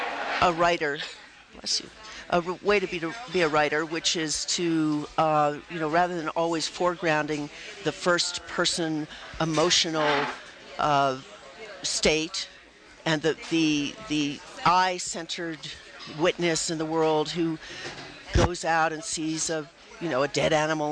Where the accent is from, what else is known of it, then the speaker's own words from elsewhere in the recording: New York City, New York, United States; I would say I grew up in New York City